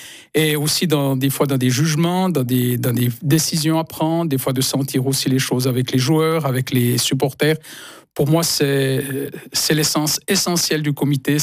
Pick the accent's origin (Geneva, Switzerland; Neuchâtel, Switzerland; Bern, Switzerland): Neuchâtel, Switzerland; Serrières; Quand j'étais enfant de Serrières